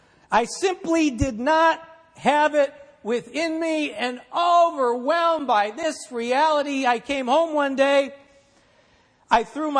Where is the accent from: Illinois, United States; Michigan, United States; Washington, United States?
Illinois, United States; Wheaton; I was raised in Wheaton here.